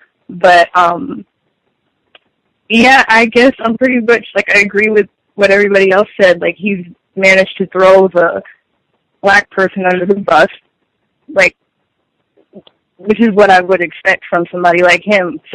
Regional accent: St. Petersburg, Florida, United States; No, he's from my hometown. I'm from St. Petersburg, Florida.

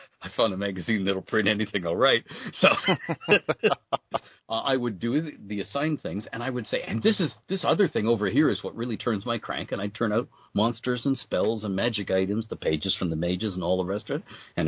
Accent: Canada; So in my home country, Canada, where American dollars were worth about 40% more than Canadian.

